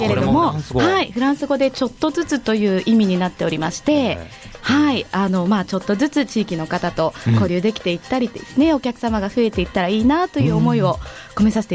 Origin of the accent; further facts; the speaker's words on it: Fukuoka, Japan; は福岡ですけれども、うん、先祖は一応あの鹿児島にありますので。